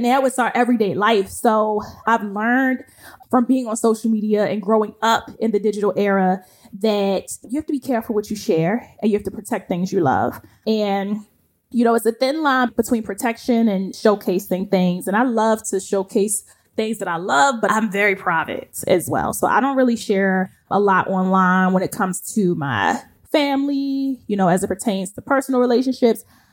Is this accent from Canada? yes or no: no; Baltimore, Maryland, United States; So I'm from Baltimore City, east side till I die. Okay. Boom, period. So I'm from Baltimore, and the East Coast is completely different from the West Coast.